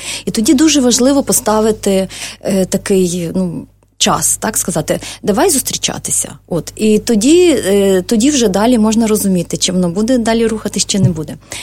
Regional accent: Lviv, Lviv Oblast, Ukraine; Бо Артем родом з Києва, а я родом зі Львова.

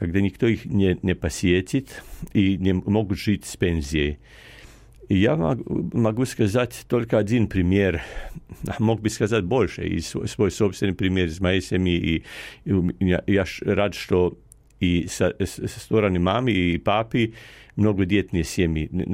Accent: Croatia; Russian is a second language; я из Хорватии

